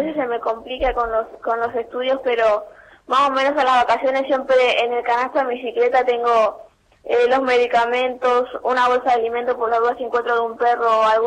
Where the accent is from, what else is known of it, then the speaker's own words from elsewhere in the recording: Fátima, Buenos Aires Province, Argentina; Sí, yo soy de Fátima.